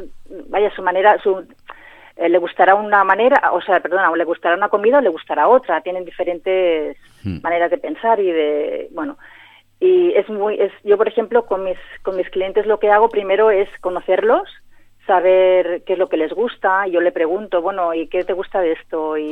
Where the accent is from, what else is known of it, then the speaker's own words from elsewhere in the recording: Blanes, Catalonia, Spain; Yo empecé en un receptivo cuando tenía 22 años, allí en Cataluña, y que yo soy de Blanes.